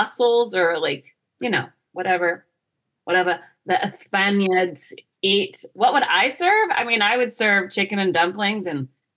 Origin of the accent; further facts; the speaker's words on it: Georgia, United States; Like, my mom's Italian, but we grew up in Georgia, so...